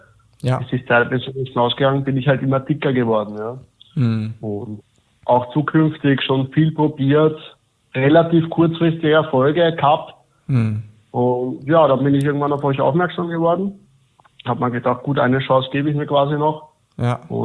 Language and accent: German; Vienna, Austria; ich komme aus Wien, bin Bauingenieur, bin aktuell 27 Jahre alt